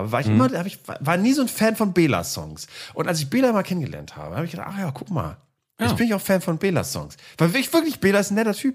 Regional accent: Northern Germany, Germany; also born or lived in Cologne; so viel Fröhlichkeit als Norddeutscher.

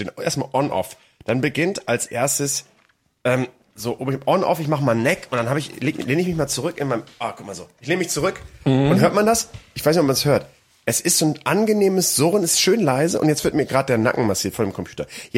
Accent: Bremen, Germany; in meiner alten Heimat in Bremen

